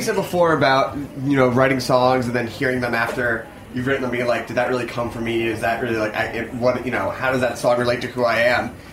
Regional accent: Philadelphia, Pennsylvania, United States; This is a really real we're from Philadelphia, so this is a very Philly centric.

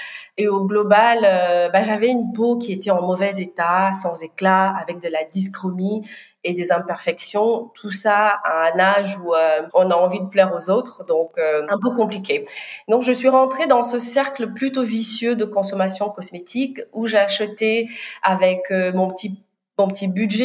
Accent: Normandy, France; Donc moi, j'ai grandi en Basse-Normandie, dans l'Orne

